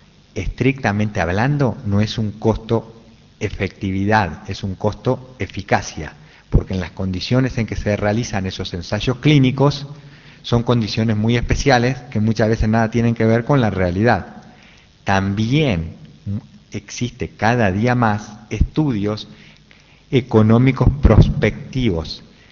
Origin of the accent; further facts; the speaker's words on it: Uruguay; now in United States; Primero, yo estudio en Estados Unidos, no soy americano. Yo soy uruguayo.